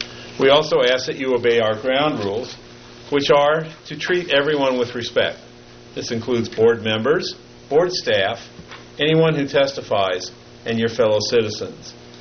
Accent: Chalfant, California, United States; I'm from Chalfont, California, and I am the chair.

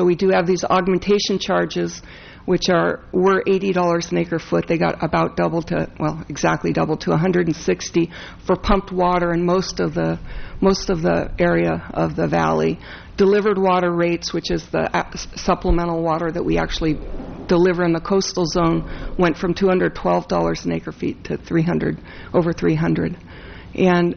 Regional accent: Pajaro, California, United States; I said, "Hi … I'm from Pajaro."

